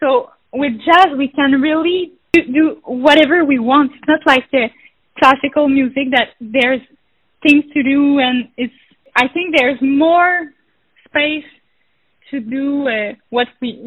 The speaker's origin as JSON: {"language": "English", "town": "Montreal", "region": "Quebec", "country": "Canada", "tie": "born there", "said": "I was born in Montreal City."}